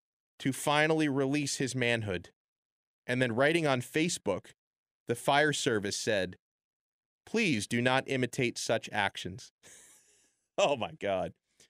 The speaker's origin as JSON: {"language": "English", "region": "Florida", "country": "United States", "tie": "born or raised there", "said": "No respect for my home state."}